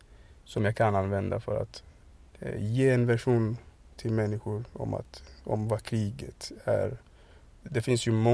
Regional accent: Burundi; Jag kommer från Burundi.

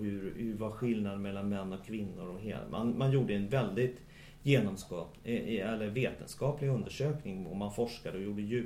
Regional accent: Borås, Västra Götaland County, Sweden; born there; moved away as an adult; now in Stockholm, Sweden; Jag är faktiskt född i Borås. Och så flyttade jag till Stockholm, tror jag, när jag var 21. Och nu har jag snart bott här i, kan det vara 28 år? För jag blir 50 i november här nu.

